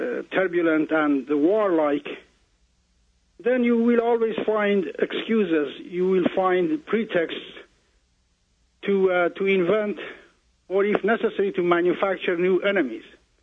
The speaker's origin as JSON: {"language": "English", "region": "Kurdistan", "country": "Iran", "tie": "born or raised there", "said": "You know, I'm not very young. I remember growing up in Kurdistan, Iran, 50 years ago"}